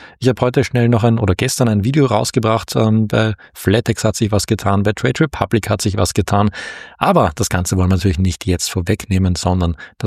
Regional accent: Austria; wenn ich jetzt als Österreicher auf den Berg gehe

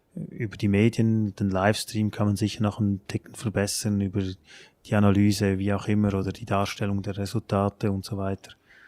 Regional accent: Switzerland; Für mich, auch als Schweizer Trainer, als ich noch nicht in Deutschland gearbeitet habe

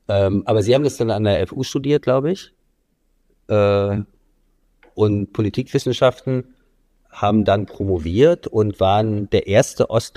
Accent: Greifswald, Mecklenburg-Vorpommern, Germany; ich bin 1969 in Greifswald geboren, in Mecklenburg-Vorpommern und in einer Plattenbausiedlung, Neubausiedlung aufgewachsen.

